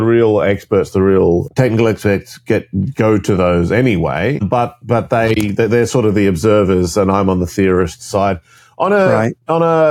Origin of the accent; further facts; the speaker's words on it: Maxville, New South Wales, Australia; A town called Maxville. That's where I'm from.